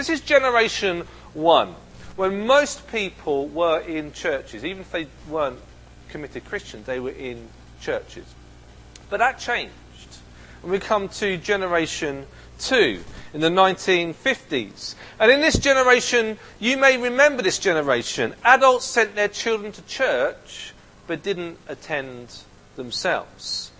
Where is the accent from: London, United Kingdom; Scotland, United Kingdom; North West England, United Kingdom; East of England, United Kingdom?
East of England, United Kingdom; Ipswich; It even made it to my hometown of Ipswich.